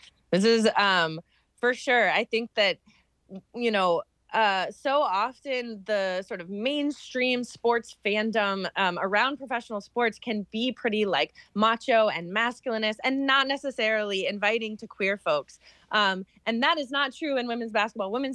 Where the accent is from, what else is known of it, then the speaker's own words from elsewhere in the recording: Oakland, California, United States; And I was born and raised in Oakland playing basketball since I was pretty young.